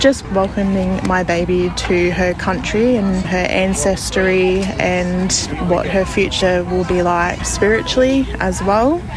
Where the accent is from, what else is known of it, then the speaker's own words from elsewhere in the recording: Ballina, New South Wales, Australia; I'm from Ballina